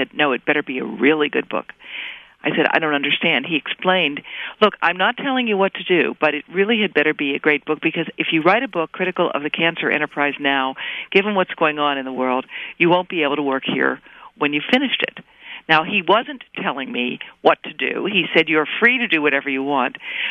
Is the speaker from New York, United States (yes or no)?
no; Donora, Pennsylvania, United States; I grew up in Donora, Pennsylvania. Most people today have never heard of it.